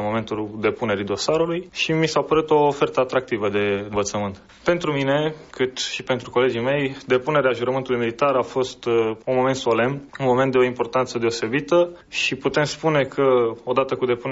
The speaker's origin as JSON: {"language": "Romanian", "town": "Sibiu", "region": "Sibiu County", "country": "Romania", "said": "vin din Sibiu."}